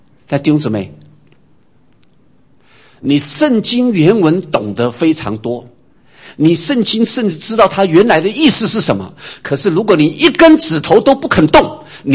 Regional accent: China

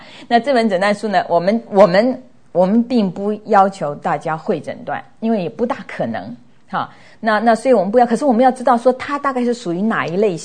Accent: China

